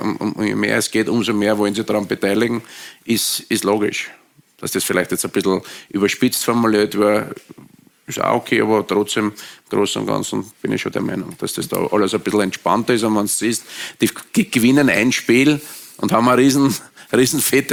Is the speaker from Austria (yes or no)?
yes; Austria; als Österreicher